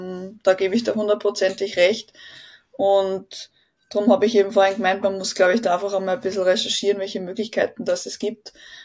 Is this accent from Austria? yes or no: yes; Leonding, Upper Austria, Austria; Ich komme aus Leonding in Oberösterreich